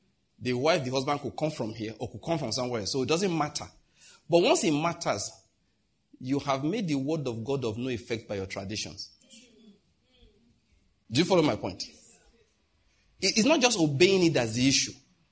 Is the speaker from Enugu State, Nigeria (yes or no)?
yes; Nike, Enugu State, Nigeria; I'm from Nike